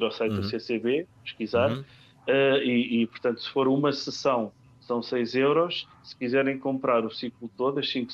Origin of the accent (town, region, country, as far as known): Portugal